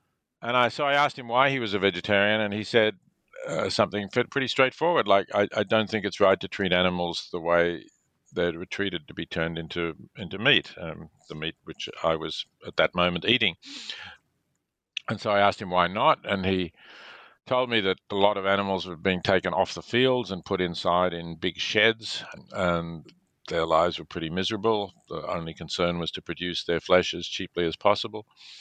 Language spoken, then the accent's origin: English; Melbourne, Victoria, Australia; I was born in Melbourne, Australia. My parents had come to Melbourne in 1938 after living in Vienna, fleeing the Nazis because they were Jewish.